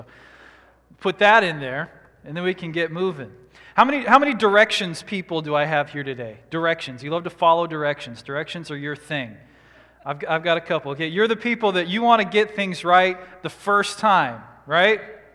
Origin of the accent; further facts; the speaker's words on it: Washington, United States; I grew up out in Washington State in the mountains, so this is, you know, really just a snow drizzle.